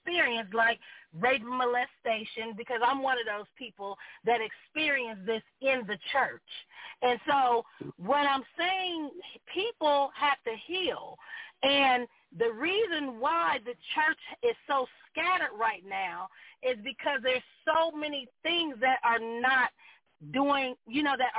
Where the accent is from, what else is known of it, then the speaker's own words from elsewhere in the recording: Columbus, Ohio, United States; From the very time I was born to me growing up in Columbus, Ohio, in church, my whole entire childhood, to my early adulthood